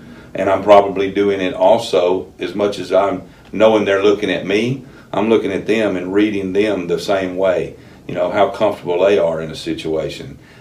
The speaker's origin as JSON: {"language": "English", "region": "Louisiana", "country": "United States", "tie": "born there", "lives_now": "Texas, United States", "said": "Well, I was born in Louisiana. So Louisiana has a French-Canadian background."}